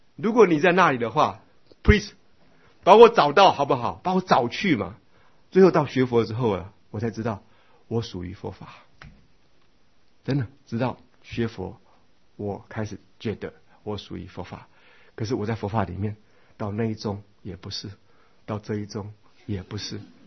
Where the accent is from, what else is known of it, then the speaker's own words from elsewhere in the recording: Taiwan; 我是一个台湾人，可是国语又被自己修正的成很不像台湾人